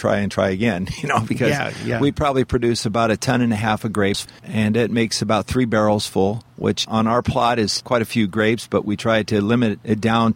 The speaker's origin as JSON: {"language": "English", "region": "California", "country": "United States", "tie": "born or raised there", "said": "Well, born and raised in California, Southern California, and I grew up here, and we make our home here."}